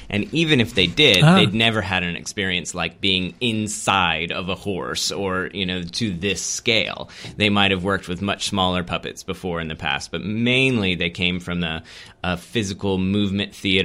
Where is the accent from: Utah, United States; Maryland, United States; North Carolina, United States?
North Carolina, United States; I grew up in North Carolina, and I was, you know, did a bunch of community theater, and I went to high school of the performing arts